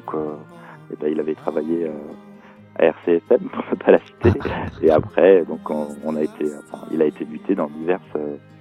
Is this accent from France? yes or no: yes; Bastia, Corsica, France; born there; Moi, je suis né à Bastia et ma famille a une maison dans le Cap Corse à Pietrangorda.